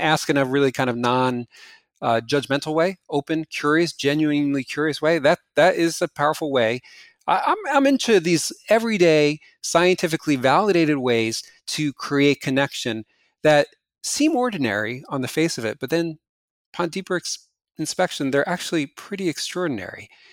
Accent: New Jersey, United States; When I go back to New Jersey, my hometown, I'm frequently stereotyped as the egghead academic.

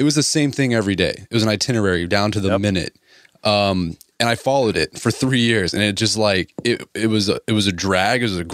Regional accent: Oklahoma, United States; I grew up in Oklahoma. It's a religion here.

